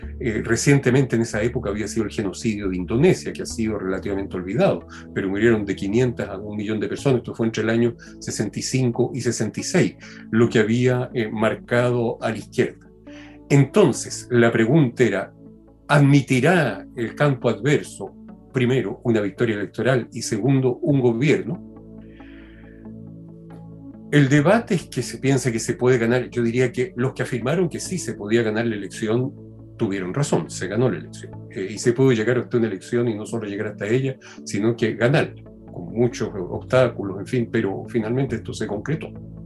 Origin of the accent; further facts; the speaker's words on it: Chile; yo sabía, como muchos chilenos, que Estados Unidos intervino